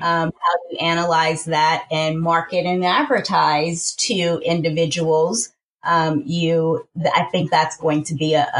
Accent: Arkansas, United States; I'm originally from Arkansas.

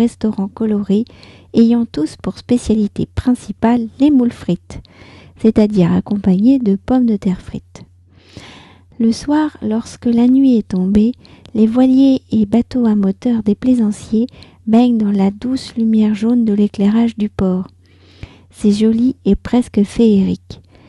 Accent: France; je suis française, j'habite près de Paris

